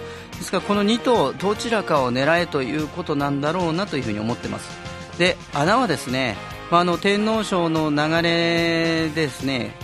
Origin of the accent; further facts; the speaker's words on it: Kyoto, Japan; 地元の京都ですからね